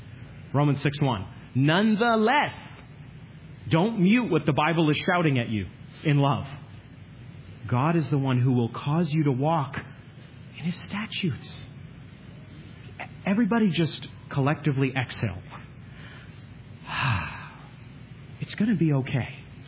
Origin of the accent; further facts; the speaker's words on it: Maine, United States; I'm from Maine, so I get this.